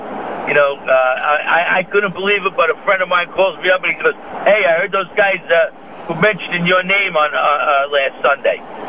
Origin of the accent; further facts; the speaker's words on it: Long Island, New York, United States; I love Long Island. I grew up in Long Island. Best people in the world, everybody worked for somebody.